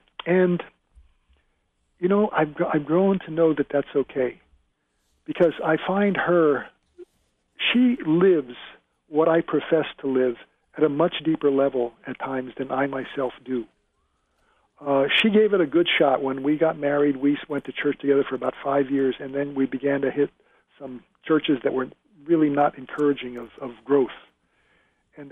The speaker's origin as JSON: {"language": "English", "town": "Manville", "region": "New Jersey", "country": "United States", "tie": "born or raised there", "said": "My hometown was located about 16 miles from Princeton, and Princeton and my hometown were such different worlds. My hometown is Manville, New Jersey, otherwise known as the Asbestos City."}